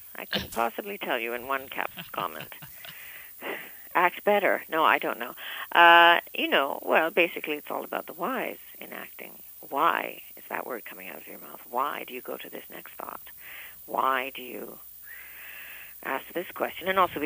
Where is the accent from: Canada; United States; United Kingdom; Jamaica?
Canada; You know, I'm a Canadian gal, and yeah, I'm not anybody's anybody.